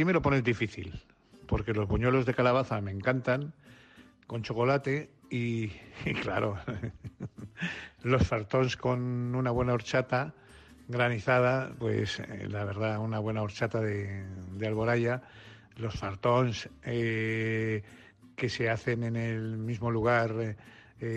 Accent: Alcoy, Valencian Community, Spain; born there; also born or lived in Castellón / Alicante; soy nacido en Alcoy, pero me considero un hombre de toda la comunidad porque he vivido en la zona de Castellón, en Valencia, en Alicante. Me siento valenciano, pero por encima de todo español.

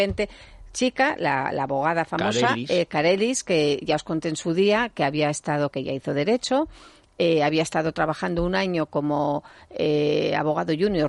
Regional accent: Parla, Community of Madrid, Spain; que no gusto yo porque soy de Parla

